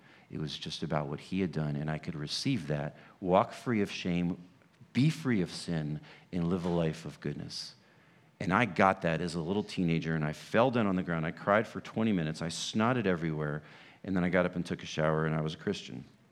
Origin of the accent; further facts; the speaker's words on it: Fort Knox, Kentucky, United States; born there; This is the birth papers from when I was born in Fort Knox, Kentucky in 1972.